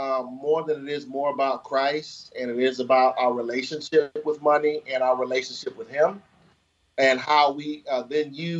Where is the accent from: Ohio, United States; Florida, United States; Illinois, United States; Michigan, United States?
Michigan, United States; Detroit; I grew up in Detroit, so Somerset Mall is one of the more highfalutin malls.